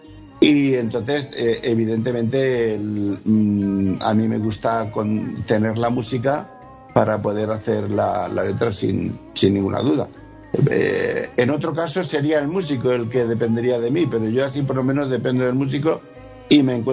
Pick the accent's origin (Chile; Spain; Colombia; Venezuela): Spain; Region of Murcia; A mí particularmente sí, yo soy murciano. Tengo de cuna una cultura flamenca innegable.